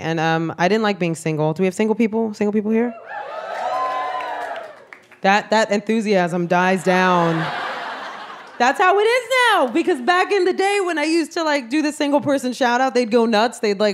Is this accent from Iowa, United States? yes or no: no; New York City, New York, United States; I am Puerto Rican from the South Bronx.